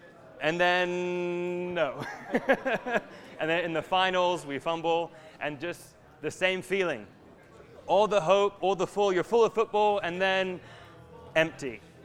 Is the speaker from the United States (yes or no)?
no; London, United Kingdom; born there; And so I was born in England. I was born in London.